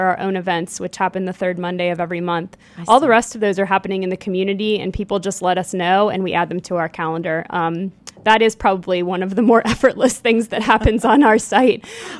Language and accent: English; Cincinnati, Ohio, United States; And I had been pretty much in my hometown of Cincinnati for 30 years.